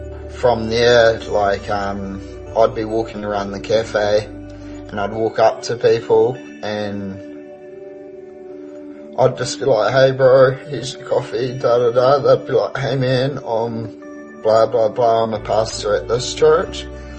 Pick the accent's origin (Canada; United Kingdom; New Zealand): New Zealand; Invercargill, Southland; born there; I was born in Invercargill.